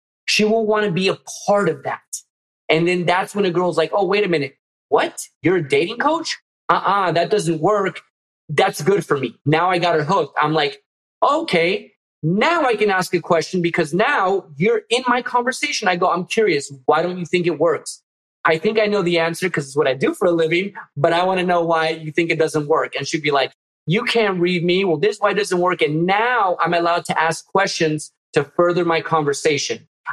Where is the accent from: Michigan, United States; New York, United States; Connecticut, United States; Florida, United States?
Florida, United States; Miami; So now I put in this conversation, I'm from Miami, I'm Cuban.